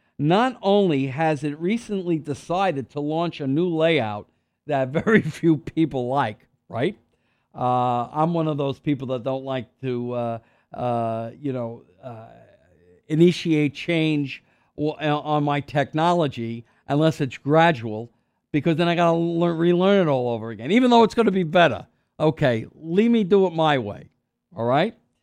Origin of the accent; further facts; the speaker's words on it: Queens, New York, United States; There's nothing wrong with Queens. I'm from Queens.